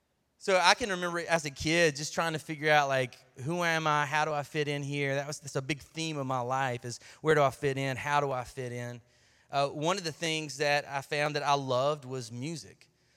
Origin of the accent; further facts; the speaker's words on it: Shelbyville, Tennessee, United States; born there; I was born in Shelbyville, Tennessee, and out in the country. Does anybody know where Shelbyville, Tennessee is?